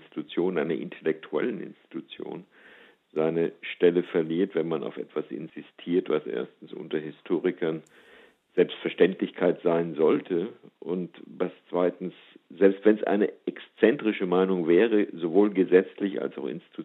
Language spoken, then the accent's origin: German; United States; Ich als Amerikaner denke, dass es die in Europa genauso gibt.